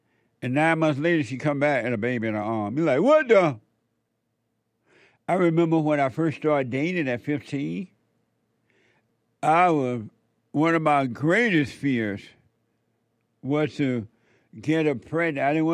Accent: Alabama, United States; moved away; also born or lived in Indiana / California; I moved from Alabama to Indiana, from the plantation to Indiana, got a job for 2 weeks, flew out to California on my own, paid my way.

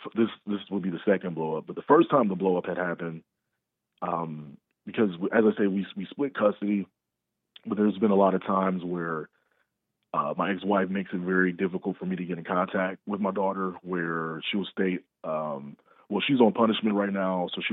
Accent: Detroit, Michigan, United States; also born or lived in Iraq; But coming from Iraq, I grew up in Detroit.

